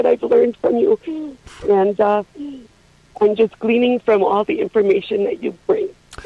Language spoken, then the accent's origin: English; Wisconsin, United States; I'm from Wisconsin.